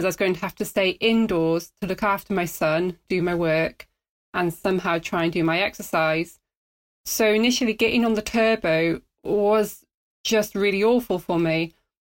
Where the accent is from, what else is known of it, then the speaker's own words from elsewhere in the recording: Wales, United Kingdom; Growing up in Wales, you know, you just end up riding the lanes, riding big miles.